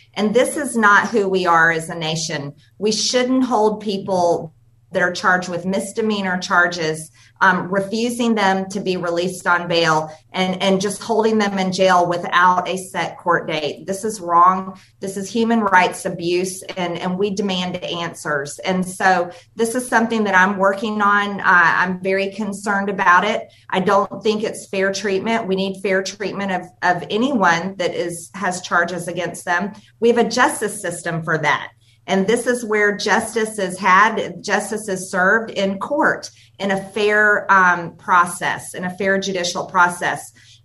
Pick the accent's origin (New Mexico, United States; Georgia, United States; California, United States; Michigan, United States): Georgia, United States; There's about to be an audit in Fulton County in my home state of Georgia that I am very interested in.